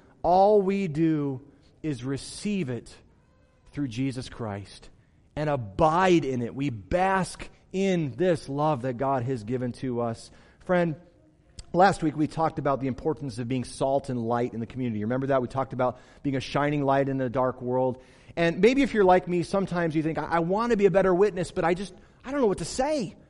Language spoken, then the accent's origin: English; Midwest, United States; And we grew up in the Midwest where there was lots of salt on the road in the wintertime.